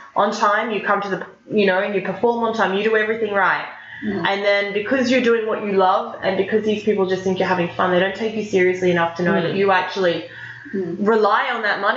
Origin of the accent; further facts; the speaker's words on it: Sydney, New South Wales, Australia; a lot of them think because we're from Australia, all the way from Australia, that we're very behind.